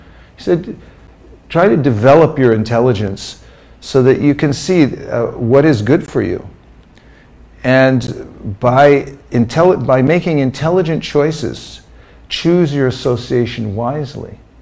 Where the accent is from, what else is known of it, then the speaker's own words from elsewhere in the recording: California, United States; I come from California